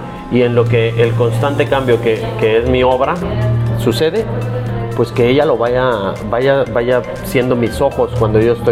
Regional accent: northern Mexico, Mexico; Beisbolista porque soy norteño.

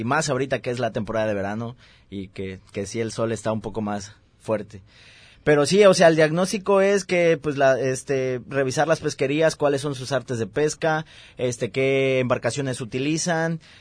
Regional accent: Acapulco, Guerrero, Mexico; yo vengo de estancia de verano de investigación aquí en el CUC, soy de Acapulco, Guerrero

